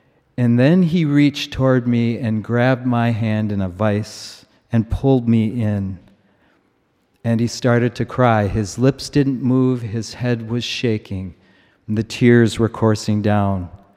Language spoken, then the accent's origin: English; Minnesota, United States; moved away; I come from Minnesota, moved here in 2012, and Minnesota's a fairly large state.